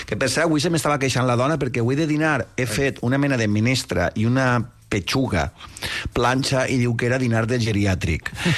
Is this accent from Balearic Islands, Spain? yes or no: no; Valencian Community, Spain; Estem parlant de l'esmorzar que entenc jo com a valencians o és el desdejuni vostre?